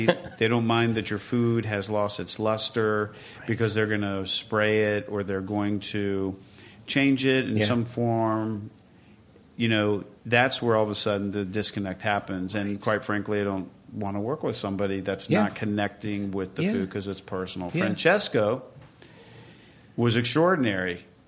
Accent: Lake Ozark, Missouri, United States; also born or lived in Savannah, Georgia; I was born in Savannah shortly after my father had gotten a promotion to work in Lake Ozark, Missouri.

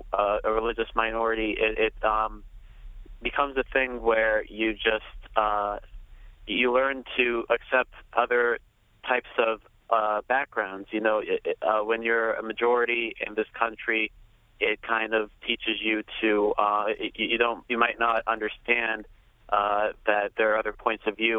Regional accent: Pittsburgh, Pennsylvania, United States; now in Long Island, United States; even though I live on Long Island, I was originally from Pittsburgh, which is why I don't sound like Jerry Seinfeld.

